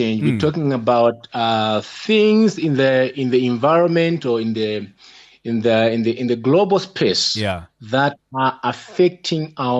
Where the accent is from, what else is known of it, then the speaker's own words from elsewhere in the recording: Zambia; I come from Zambia.